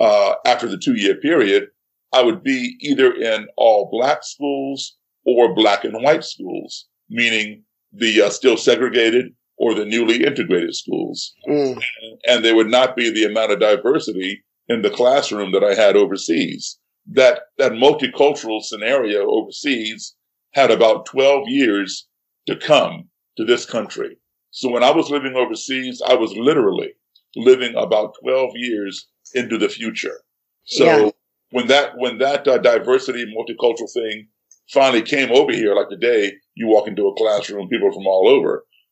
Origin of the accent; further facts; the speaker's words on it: United States; Baltimore, Philadelphia, every major city